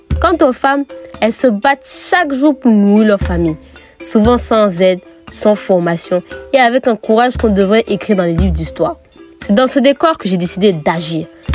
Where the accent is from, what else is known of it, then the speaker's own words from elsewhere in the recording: Grand-Bassam, Comoé, Côte d’Ivoire; J'ai grandi à Abidjan, précisément à Grand Bassam. Mais après avoir terminé mes études à l'étranger, j'ai décidé de revenir en Côte d'Ivoire.